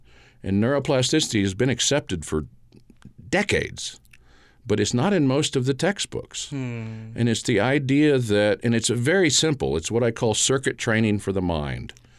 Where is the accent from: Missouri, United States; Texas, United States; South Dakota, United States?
Missouri, United States; also born or lived in New Mexico; I grew up from southern New Mexico, primarily Missouri.